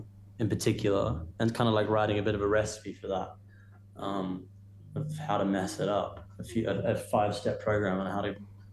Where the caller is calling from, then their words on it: Los Angeles, California, United States; I'm calling from LA, and actually, I'm just looking out the window.